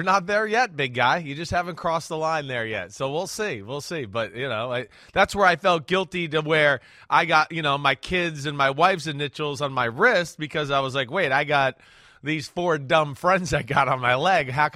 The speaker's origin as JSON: {"language": "English", "region": "New Jersey", "country": "United States", "said": "Hey, I'm from Jersey."}